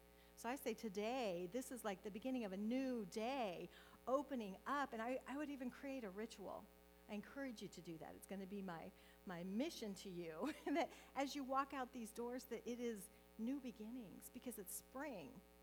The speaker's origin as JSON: {"language": "English", "region": "Nebraska", "country": "United States", "tie": "born or raised there", "lives_now": "California, United States", "said": "I grew up in Nebraska. We'd still get snowstorms about this time."}